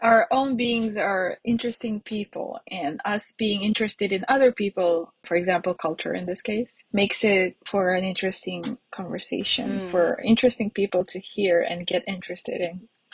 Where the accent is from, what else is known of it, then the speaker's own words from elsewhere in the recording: Bucharest, Romania; I come from Romania, from its capital, Bucharest. It's in Eastern Europe